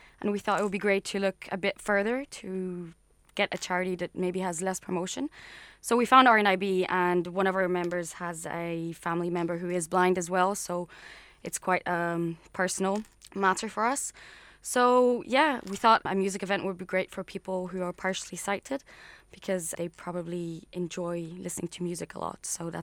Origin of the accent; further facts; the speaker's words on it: Switzerland; now in Glasgow, United Kingdom; I'm from Switzerland. And I am currently studying in Glasgow Caledonian University in second year of Media and Communications.